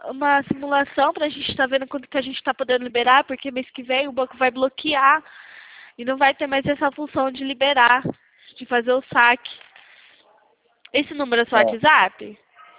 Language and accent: Portuguese; São Carlos, São Paulo, Brazil; sou correspondente bancária, sou de São Carlos.